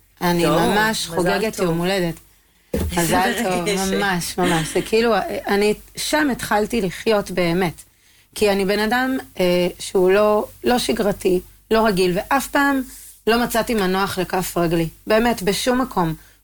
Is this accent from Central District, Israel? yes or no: no; Jerusalem, Jerusalem District, Israel; בירושלים.